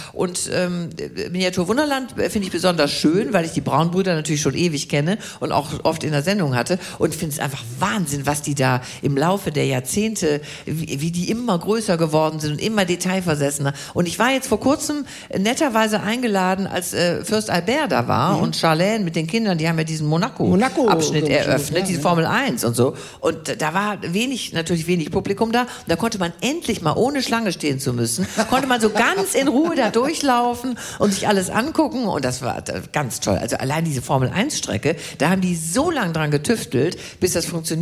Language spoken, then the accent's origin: German; Wuppertal, North Rhine-Westphalia, Germany; Ich komme aus Wuppertal.